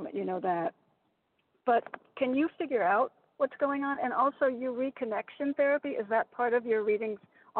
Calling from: Connecticut, United States; in Connecticut.

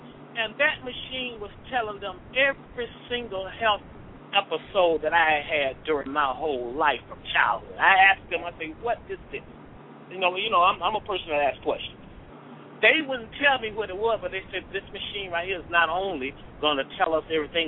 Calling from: Atlanta, Georgia, United States; Praise the Most High. I'm calling from Atlanta, Georgia.

